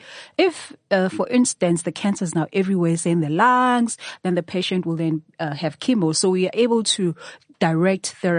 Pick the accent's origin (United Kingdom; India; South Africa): South Africa; Durban, KwaZulu-Natal; now in Johannesburg, South Africa; I was born and raised in Durban.